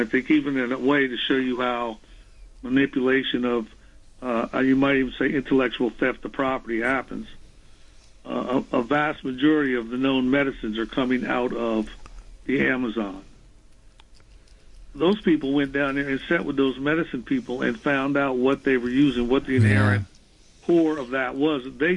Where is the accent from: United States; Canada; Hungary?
United States; New York; as New Yorker speaking